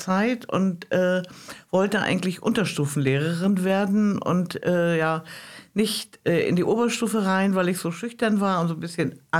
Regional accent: Mecklenburg-Vorpommern, Germany; Ich bin gebürtige Rüganerin. Da bin ich auch ganz stolz drauf, hatte eine traumhafte Kindheit bei meinen Großeltern auf der Insel Rügen.

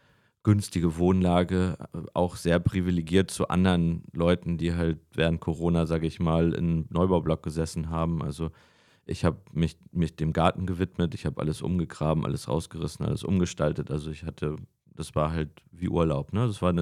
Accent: Güstrow, Mecklenburg-Vorpommern, Germany; Also wie gesagt, wir sind auch familiär schon immer mit Güstrow verbunden.

